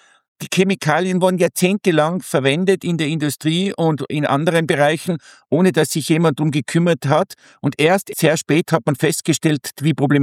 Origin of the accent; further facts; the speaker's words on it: Tyrol, Austria; Ja, also ich bin ja Tiroler